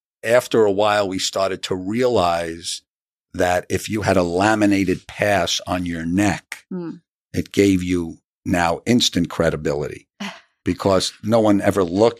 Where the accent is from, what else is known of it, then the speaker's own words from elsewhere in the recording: New City, New York, United States; I am from Rockland County, New City, New York, just near the Tappan Zee Bridge.